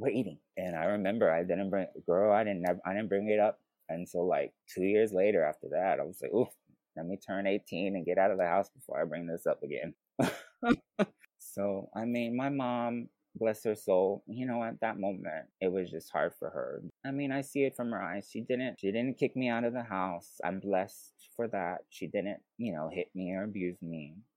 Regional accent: Texas, United States; Oh, yes. I mean, this was back in 2005. When I first realized I was gay was about 12.

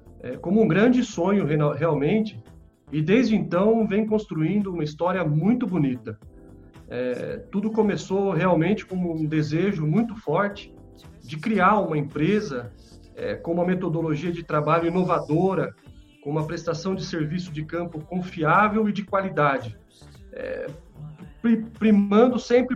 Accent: São Paulo, Brazil; moved away as an adult; now in Assis, Brazil; Eu sou natural de São Paulo, onde vivi até os 28 anos de idade, quando me casei com a minha esposa Fabiane, e resolvemos construir a nossa família na cidade de Assis.

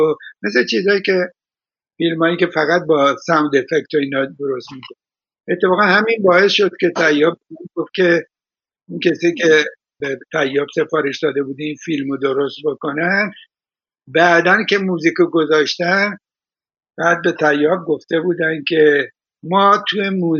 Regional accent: Iran; استفاده نکردم چون که خودم جنوبی هستم

